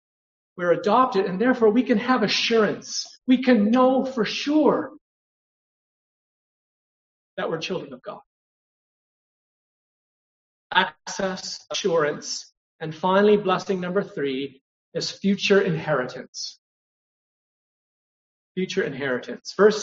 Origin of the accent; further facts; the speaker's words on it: Canada; I'm a man, I'm a Canadian, I'm a father, I'm a husband, I'm a priest.